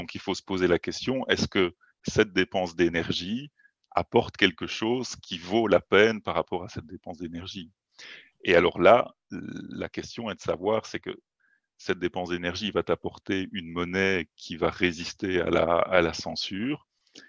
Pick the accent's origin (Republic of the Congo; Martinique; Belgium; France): Belgium; Je viens effectivement de Belgique.